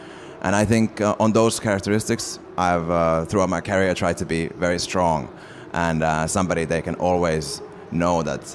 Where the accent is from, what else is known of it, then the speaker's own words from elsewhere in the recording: Finland; I come from Finland